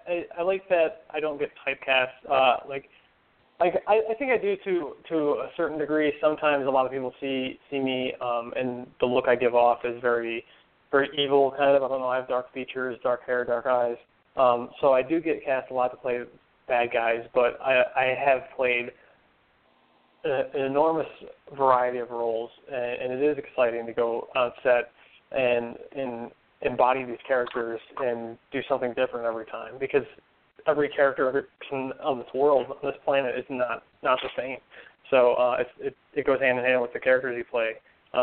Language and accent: English; Buffalo, New York, United States; ever since I was a kid, growing up in Buffalo, New York, anything I ever said I was going to do, I did.